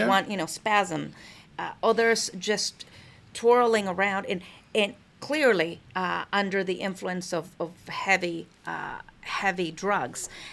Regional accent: United States; it's our duty as Americans to be, you know, supportive of what is of our the office of the president.

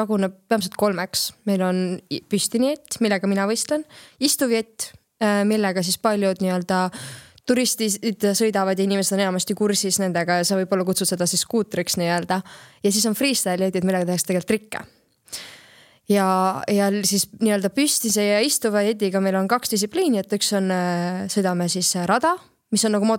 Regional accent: Pärnu, Pärnu County, Estonia; meil Eestis, näiteks ka kuna ma olen Pärnus pärit

